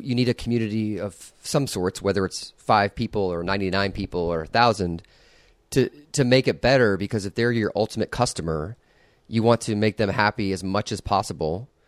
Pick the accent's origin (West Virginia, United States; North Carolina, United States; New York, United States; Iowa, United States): Iowa, United States; I grew up in Iowa. I say woods.